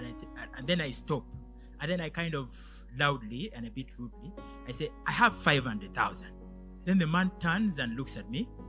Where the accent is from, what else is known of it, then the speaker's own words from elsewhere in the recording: Gulu, Northern Region, Uganda; I'm from Gulu.